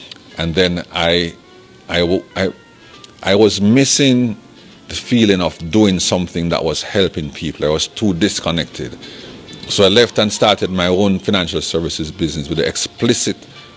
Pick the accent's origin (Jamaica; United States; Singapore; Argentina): Jamaica; born there; I was born in Jamaica, it gave me a chance.